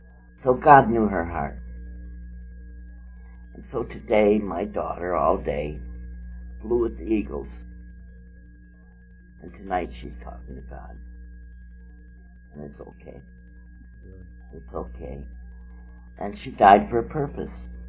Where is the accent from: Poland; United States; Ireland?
Ireland; born there; But you see, I was born in Ireland.